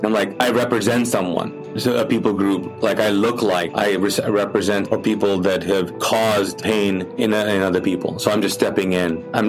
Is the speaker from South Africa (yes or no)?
no; Kuwait; now in United States; I grew up in the Middle East in Kuwait. Parents are Pakistani, but we grew up Sunni Muslim. I came to the States after the Gulf War.